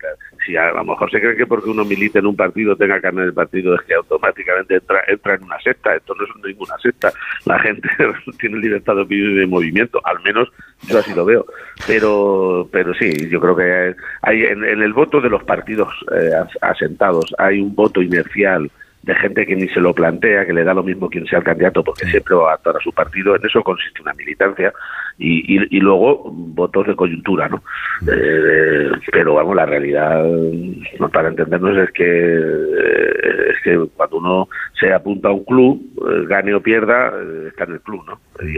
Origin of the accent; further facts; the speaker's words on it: Spain; A mí, como español, ahora mismo, y desde luego también como militante del PSOE